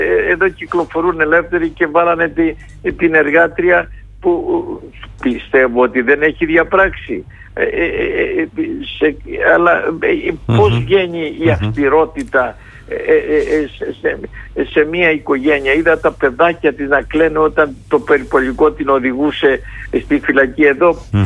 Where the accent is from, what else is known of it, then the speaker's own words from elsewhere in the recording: Western Greece, Greece; το βλέπω και στην πατρίδα μου κάτω στην Ηλία, Αχαΐα, Πελοπόννησο, Ιόνια